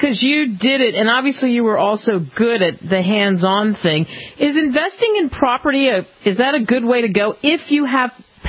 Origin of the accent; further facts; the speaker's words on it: Northeast, United States; you're right, I grew up in the Northeast.